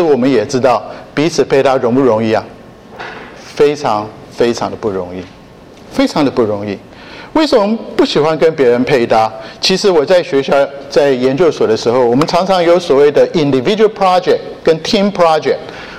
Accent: China; 所以我们知道三个臭皮匠胜过一个诸葛亮，但是我们中国人也讲另外一句话

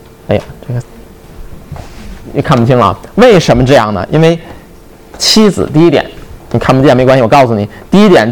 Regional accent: China; 我们中国人吃饭用筷子对吗

